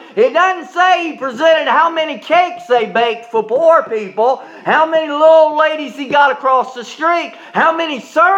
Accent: South Carolina, United States; I got many folks know that I'm from South Carolina.

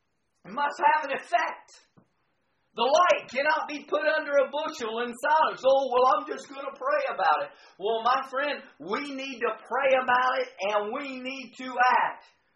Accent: United States; I say today, I am a Christian and I am an American.

